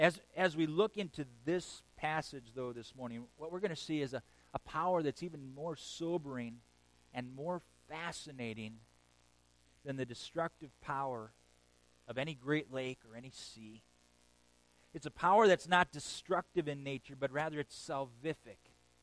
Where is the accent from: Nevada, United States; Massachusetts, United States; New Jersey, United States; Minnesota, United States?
Minnesota, United States; As most of you know, I grew up in Minnesota.